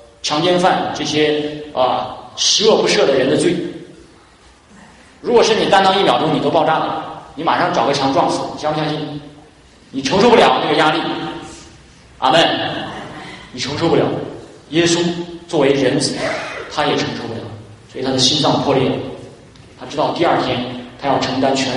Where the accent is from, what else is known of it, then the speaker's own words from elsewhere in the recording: Northeast China, China; 我们东北人是比较豪放的，也比较勇敢的，甚至你们有些东北人都不怕死